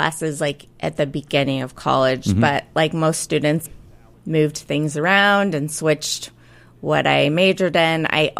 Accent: St. Louis, Missouri, United States; Experiences from what I know from my own childhood growing up in St. Louis.

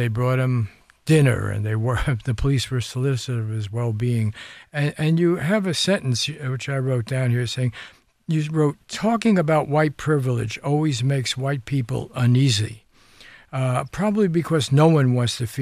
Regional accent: Bronx, New York, United States; I grew up in the Bronx, you know, a long time ago.

